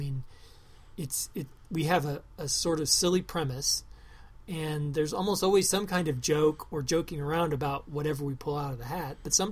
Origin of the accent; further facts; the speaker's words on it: Iowa, United States; I grew up here in Iowa and it was basically the same temperature and humidity inside the house as it was outside the house.